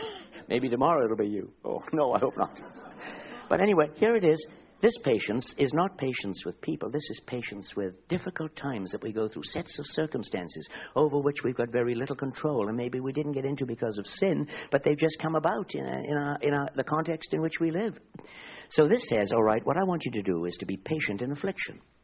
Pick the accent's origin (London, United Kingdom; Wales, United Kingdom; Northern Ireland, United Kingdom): Wales, United Kingdom; I'm a Welshman. I've got strong emotions.